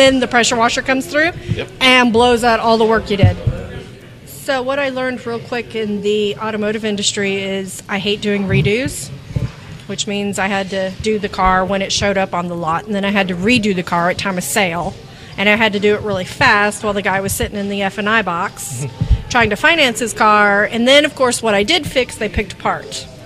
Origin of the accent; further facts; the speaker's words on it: Tulsa, Oklahoma, United States; So I grew up here in Tulsa, Oklahoma, graduated from Bishop Kelly, and I'm one of the ones who bailed shortly after and moved south of the border.